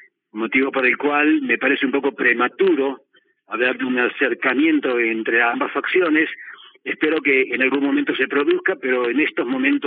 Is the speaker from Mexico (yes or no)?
no; Argentina; now in Israel; Yo, como israelí y como argentino, quiero aprovechar esta oportunidad para pedirle a Latinoamérica que se involucre más